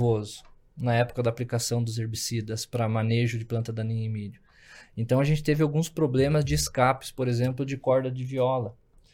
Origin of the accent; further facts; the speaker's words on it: Rio Grande do Sul, Brazil; Eu sou gaúcho, né? E lá no Rio Grande do Sul, agora tem menos, mas tinha muita tal da carreira de cavalo.